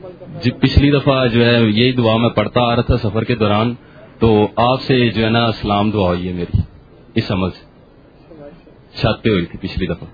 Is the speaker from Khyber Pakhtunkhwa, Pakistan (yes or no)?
no; Jhelum, Punjab, Pakistan; اور میں جہلم سے آیا ہوں.